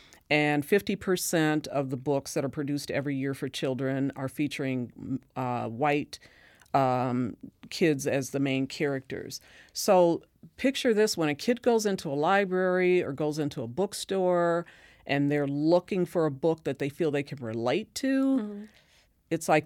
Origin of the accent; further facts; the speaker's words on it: Racine, Wisconsin, United States; a little Black girl growing up in Racine.